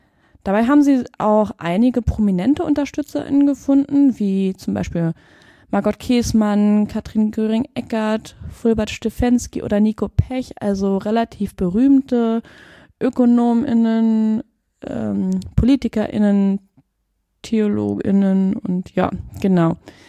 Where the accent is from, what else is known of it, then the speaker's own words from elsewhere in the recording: Berlin, Germany; Ich komme aus Berlin. Ich habe Theologie studiert in Tübingen und Hamburg